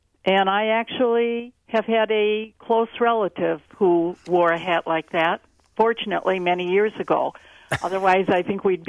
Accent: Rhinelander, Wisconsin, United States; I grew up in Rhinelander, and I have a brother who actually years ago was a fishing guide.

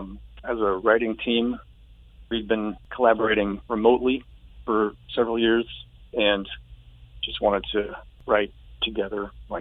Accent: Maryland, United States; And I was raised in Maryland, which is thought of as a border state, but really slavery was legal there.

